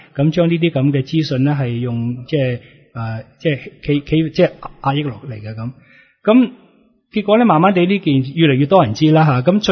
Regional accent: Hong Kong; 連我哋香港人都好即係好熟悉嘅蒙牛，

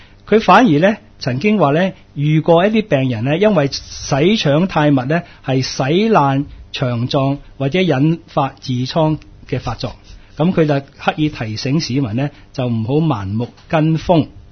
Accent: Hong Kong

